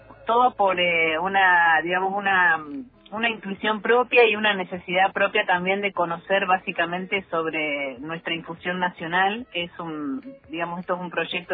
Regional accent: Allen, Río Negro, Argentina; now in Cipolletti, Argentina; Soy nacida y criada en Allen y vivo hace algunos años en Cipolletti.

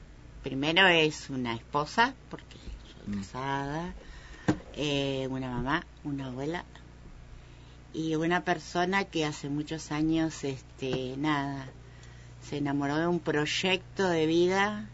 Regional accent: Pehuajó, Buenos Aires Province, Argentina; born there; Nací en Pehuajó, provincia de Buenos Aires, un 7 de julio de 1955.

